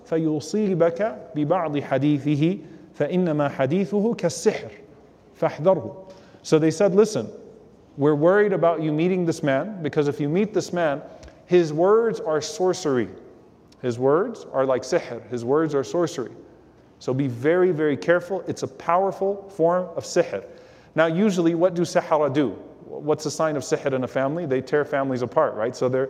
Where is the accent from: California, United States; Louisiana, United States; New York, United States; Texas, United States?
Louisiana, United States; New Orleans; I'm from New Orleans.